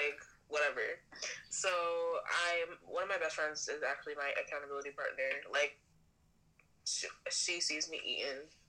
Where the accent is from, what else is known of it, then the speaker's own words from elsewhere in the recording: Nigeria; I'm Nigerian, so African parents